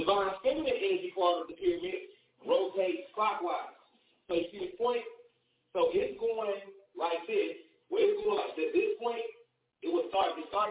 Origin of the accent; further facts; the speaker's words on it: Denver, Colorado, United States; I'm telling y'all, when I'm from Denver, that's white Jamaica.